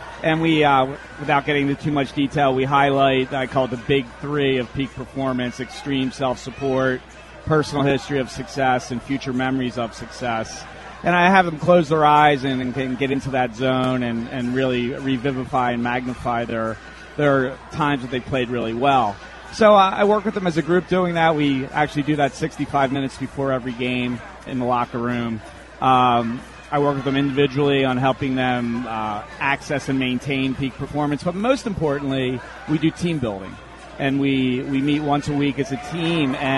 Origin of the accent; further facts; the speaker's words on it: Philadelphia, Pennsylvania, United States; Well, I'm from Philadelphia. I played high school basketball in the Catholic League of LaSalle, and I played Division III at Albright.